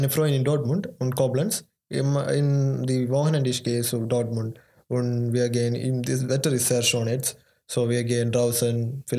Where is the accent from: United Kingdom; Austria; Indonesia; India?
India; first language Malayalam; German is a second language; Meine Muttersprache ist Malayalam, mhm. Aber in India, ich glaube, die Leute sprechen mehr als 20 Sprachen.